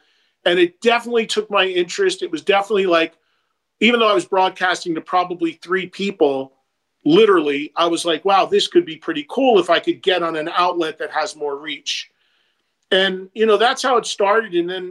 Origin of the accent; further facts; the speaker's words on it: New Jersey, United States; But when my hometown in New Jersey has three colleges in it